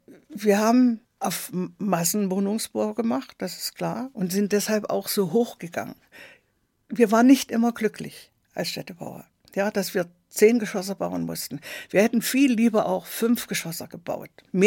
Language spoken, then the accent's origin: German; Germany; Und das war ja ein großes Handicap bei uns in der DDR, dass wir seit der 5. Klasse Russisch hatten und im Grunde genommen keiner sprechen konnte